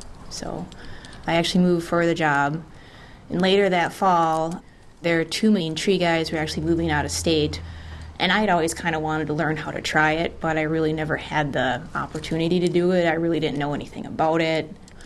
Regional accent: Fond du Lac, Wisconsin, United States; I grew up in Fond du Lac, Wisconsin, in the country, grew up on a dairy farm.

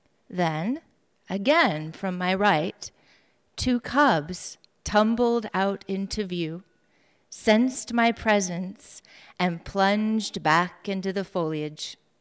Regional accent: Superior, Wisconsin, United States; this is the fourth time I've had the privilege of attending Writers Read. I hail to you from Superior, Wisconsin

